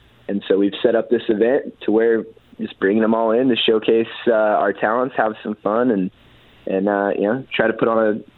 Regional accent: Yoncalla, Oregon, United States; We grew up here in Douglas County, down here in Yonkawa

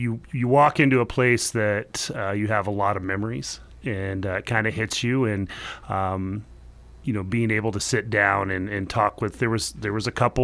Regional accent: Roseburg, Oregon, United States; also born or lived in Florida; I grew up in Roseburg, went to Winchester, moved here from Florida, went to Winchester my sixth grade year.

